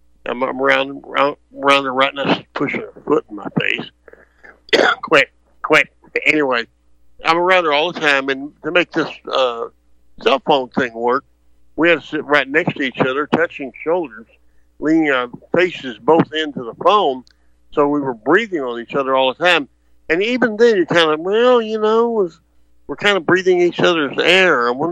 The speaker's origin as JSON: {"language": "English", "region": "Texas", "country": "United States", "said": "So I'm being from Texas and being a Texas nationalist, I'm anti-gun control."}